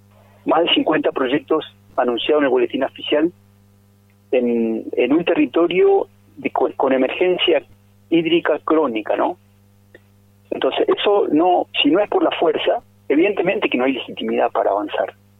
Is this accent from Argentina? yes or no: yes; Santa Fe, Argentina; moved away; Pero no soy de acá, soy de Santa Fe.